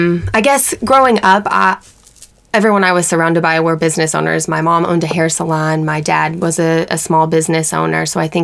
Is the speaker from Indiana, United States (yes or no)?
yes; Lanesville, Indiana, United States; I grew up in Lanesville, Indiana, so tiny little town. I mean, yeah. we were right here, right by Louisville